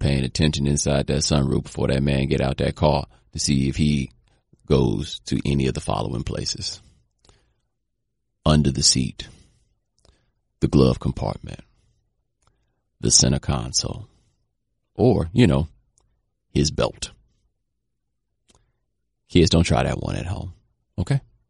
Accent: Texas, United States; I am from Texas.

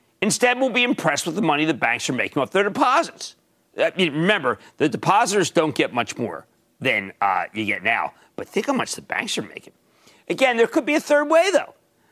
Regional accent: New Jersey, United States; now in New York, United States; Let's go to Jerry in my home state of New Jersey.

